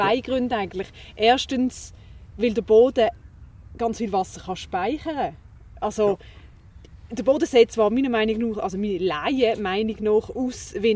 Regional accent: Basel, Basel-Stadt, Switzerland; Also zu Basel zum Beispiel, wo ich hier herkomme

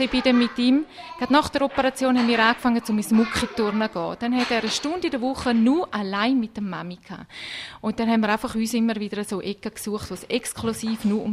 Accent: St. Gallen, Switzerland; Wir sind auch persönlich angereist, weil wir kommen jetzt aus dem St. Galler Rheintal

